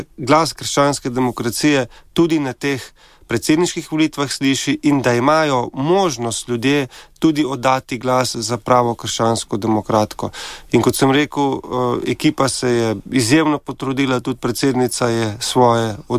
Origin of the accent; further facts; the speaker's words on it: Zgornji Tuhinj, Central Slovenia, Slovenia; prihajam iz Tuhinjske doline, to je del občine Kamnik, konkretno iz kraja Zgornji Tuhinj, kjer imamo cerkev Marije v Nebovzete, tudi neko, rečemo temu, manjše romarsko središče, vse mi ga tako dojemamo. Torej sem iz vasi, odraščal sem na vasi